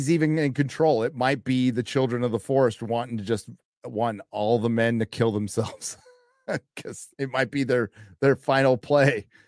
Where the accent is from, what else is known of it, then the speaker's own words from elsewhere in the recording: San Diego, California, United States; And the Padres and I were born the same year. And I'm from San Diego. And it's the only team that's still in San Diego.